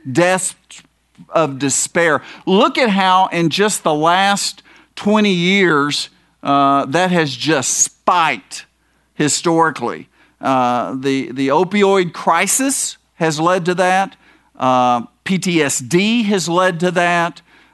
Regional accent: Oklahoma, United States; I came from Oklahoma.

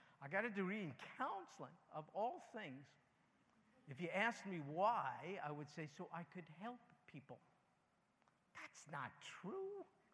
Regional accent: New York, United States; born there; I was born in New York. I'm a Yankee, so watch your hubcaps. And both of my parents were Jewish.

